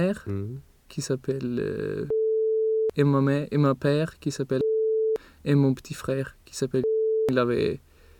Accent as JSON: {"language": "French", "town": "Gothenburg", "region": "Västra Götaland", "country": "Sweden", "tie": "born or raised there", "also_born_or_lived": "Stockholm", "second_language": "French", "said": "maintenant j'habite à Yusholm. Mais mon famille a déménagé. Je suis né à Stockholm, mais quand j'avais 7 ans, je crois, mon famille a déménagé pour Gothenburg parce qu'il y avait trouvé des travails."}